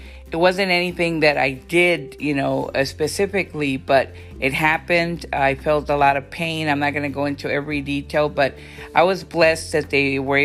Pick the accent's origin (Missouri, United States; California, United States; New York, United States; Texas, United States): Texas, United States; Brownsville; I'm Hispanic. I grew up in Brownsville, Texas. I grew up with a Latino family, and we love our great tortillas